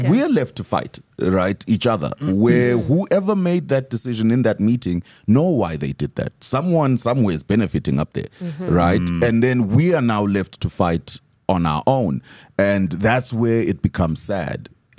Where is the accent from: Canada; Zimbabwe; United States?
Zimbabwe; I'm from Zim, so I can speak Zulu, but you can tell my Zulu is not here.